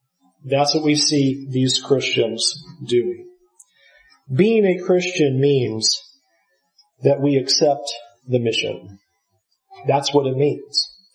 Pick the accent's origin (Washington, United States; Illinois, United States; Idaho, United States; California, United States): California, United States; San Diego; We grew up in San Diego in the same vicinity, not together, but we're around each other from time to time.